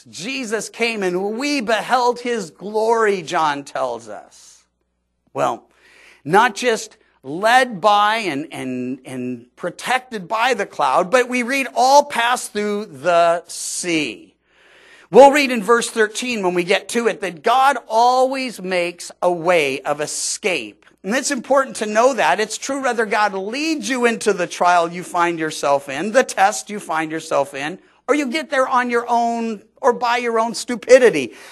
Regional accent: Missouri, United States; also born or lived in Georgia; I was born in Georgia, but I was raised part of my early life in Missouri. It's the Show Me State.

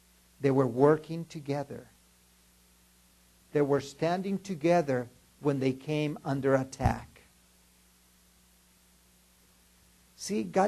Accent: Juarez, Chihuahua, Mexico; As I told you, I was born and raised in Juarez.

